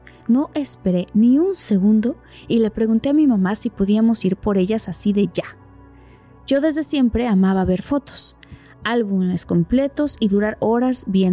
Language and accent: Spanish; Irapuato, Guanajuato, Mexico; Soy originaria de Irapuato, Guanajuato, y soy muchóloga.